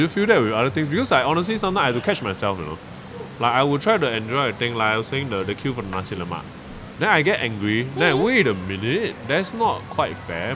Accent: Malaysia; because I'm not local, I'm Malaysian, right?

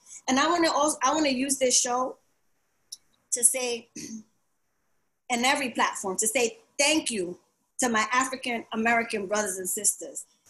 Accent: Honduras; I am a Garifuna woman, right? I am from Honduras. We're the Black Caribs

